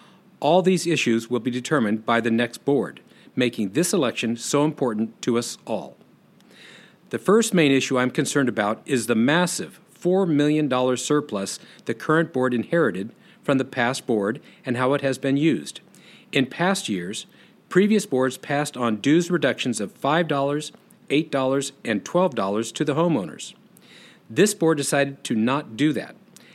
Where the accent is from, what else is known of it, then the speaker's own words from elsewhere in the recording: El Centro, California, United States; I was raised in El Centro, California, and graduated from UC Berkeley.